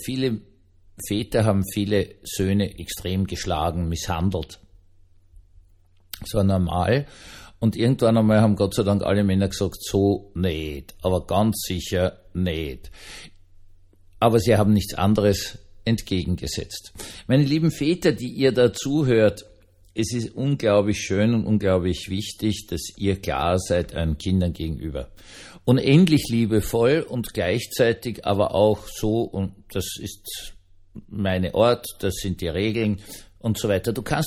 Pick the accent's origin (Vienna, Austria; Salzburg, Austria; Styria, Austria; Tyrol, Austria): Vienna, Austria; Ich bin ja de facto im Tiergarten Schönbrunn aufgewachsen